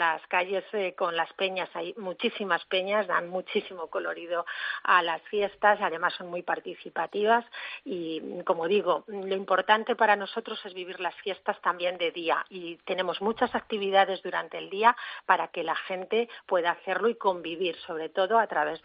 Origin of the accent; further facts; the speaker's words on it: Abades, Castile and León, Spain; estamos los que somos de Abades